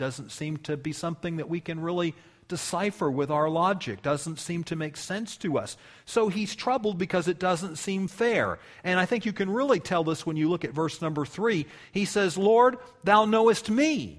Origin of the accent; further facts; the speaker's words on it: United States; I love America. I'm an American. I wouldn't want to be anything else.